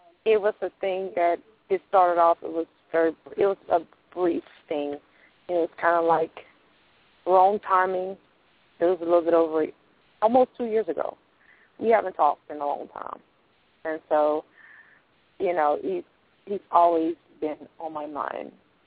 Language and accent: English; Louisiana, United States; But the thing is, of course, I'm from Louisiana, and I'm mixed with different cultures, so it's, you know.